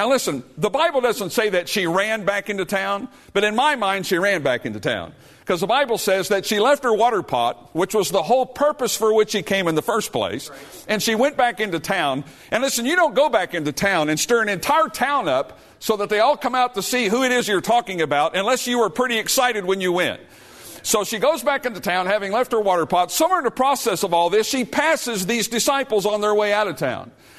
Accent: Missouri, United States; Now, I'm from Missouri, so you can amen there.

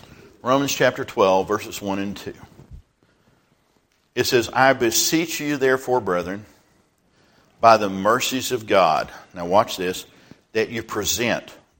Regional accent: Texas, United States; when I grew up out in West Texas, we used to have dirt devils or mini tornadoes or something.

